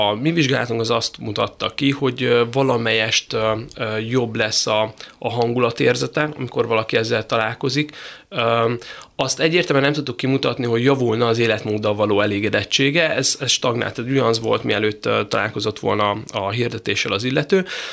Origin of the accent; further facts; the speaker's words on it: Szeged, Csongrád-Csanád, Hungary; én ugye Szegedről jöttem